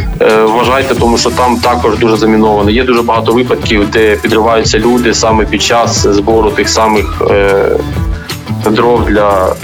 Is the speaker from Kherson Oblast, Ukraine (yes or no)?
yes; Kherson, Kherson Oblast, Ukraine; Херсон – це моє найрідніше місто, я сам з Херсону.